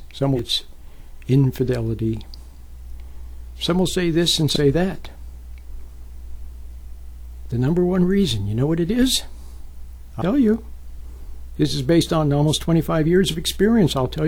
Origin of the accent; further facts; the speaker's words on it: Utah, United States; moved away as an adult; Oh, yes, and I grew up in Utah. Then, of course, I went to California to go to college, and, well, I ended up staying in California